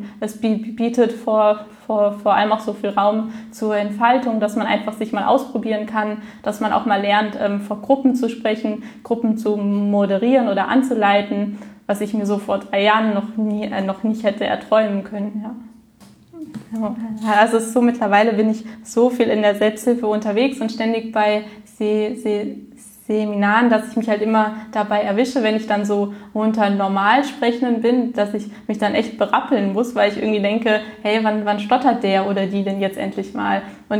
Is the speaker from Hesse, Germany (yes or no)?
yes; Frankfurt, Hesse, Germany; ich komme aus Frankfurt. Ich bin 27 Jahre alt